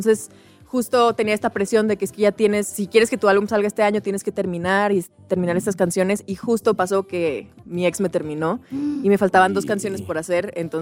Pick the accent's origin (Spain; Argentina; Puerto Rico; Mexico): Mexico; Ciudad Juárez, Chihuahua; yo soy de Ciudad Juárez.